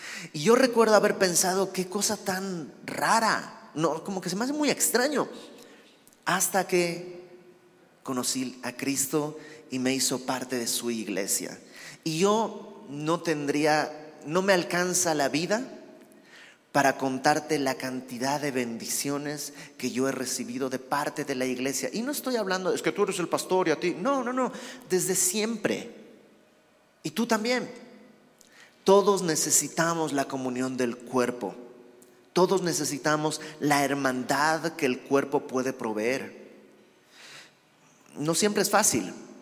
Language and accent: Spanish; Bolivia; now in Mexico; antes de venir a México, yo vivía en mi país, vivía en Bolivia